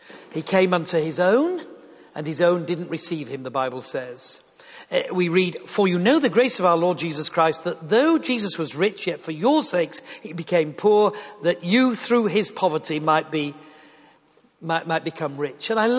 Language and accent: English; Yorkshire and the Humber, United Kingdom; I am a Yorkshireman, and I'm married, and I work as a Christian speaker